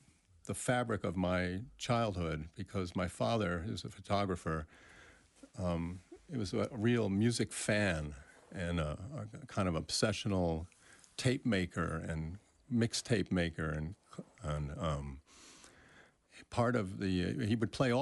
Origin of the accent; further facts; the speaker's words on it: New York, United States; I was born in New York City, and then my parents moved out of town to the suburbs. And I grew up out of New York City, about 35, 40 miles.